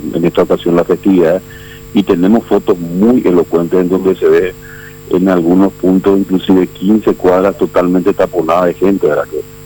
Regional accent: Paraguay; como paraguayos

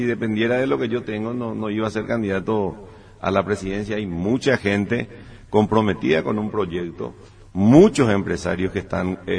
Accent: Paraguay; Yo soy el típico paraguayo de nivel medio

